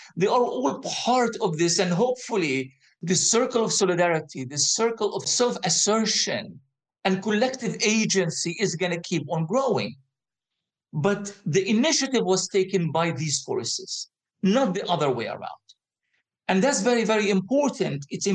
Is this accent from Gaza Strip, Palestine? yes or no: yes; Gaza Strip, Palestine; I was born and raised in Gaza in a refugee camp called Nusayrat